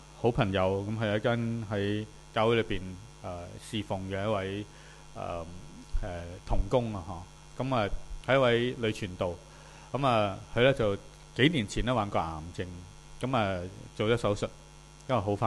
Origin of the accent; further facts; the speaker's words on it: Hong Kong; 即係你知啊，我哋香港人係咁噶嘛